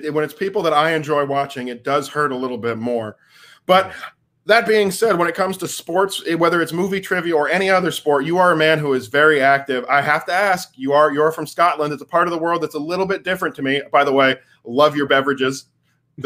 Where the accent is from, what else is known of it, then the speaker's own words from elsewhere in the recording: Canada; I'm Canadian. I have no idea. We just watch guys with sticks on the ice.